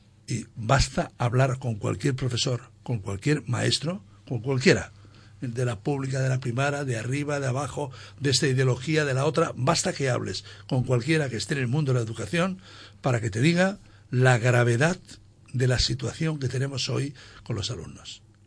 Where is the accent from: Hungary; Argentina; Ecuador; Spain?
Spain; Benejúzar, Valencian Community; Mi pueblo, que es Benejúzar, y otros muchos pueblos del entorno quedaron marcados en sus patronas